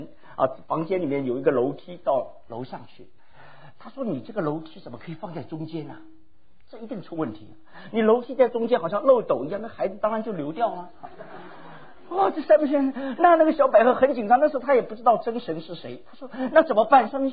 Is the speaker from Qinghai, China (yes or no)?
no; Shanghai, China; 我现在还常常回想我以前在上海出生，在上海那里上学